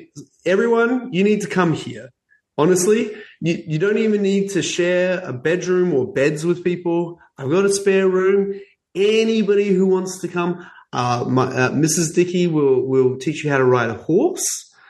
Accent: Australia; Because I'm from Australia.

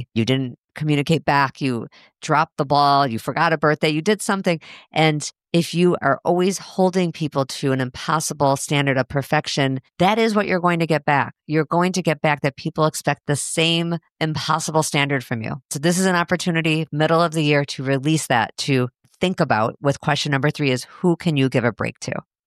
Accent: Highland Park, Illinois, United States; I will be live in my hometown of Highland Park with Rebecca Jacobs.

